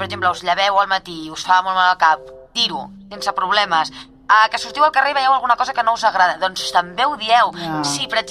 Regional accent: Cardedeu, Catalonia, Spain; Sí, que sóc de Cardedeu i de tota la vida més, eh?

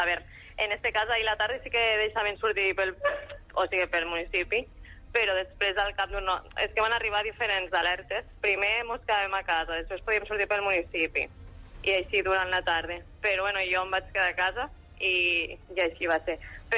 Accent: Xerta, Catalonia, Spain; Sí, sóc de Xerta.

